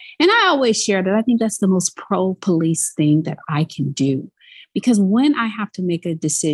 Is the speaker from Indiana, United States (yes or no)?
yes; Gary, Indiana, United States; I grew up in an area that was pretty much defined by high crime, high unemployment, gun violence, robberies.